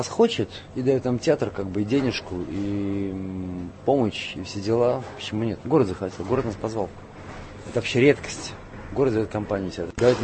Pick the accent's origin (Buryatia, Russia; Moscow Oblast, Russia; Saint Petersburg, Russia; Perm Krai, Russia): Saint Petersburg, Russia; Даже в родном городе, в Питере, нет такого места.